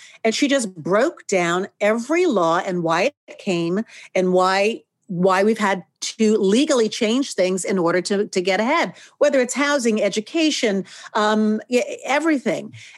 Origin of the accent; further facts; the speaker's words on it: New York, United States; And when I was growing up, I grew up outside New York, multicultural area.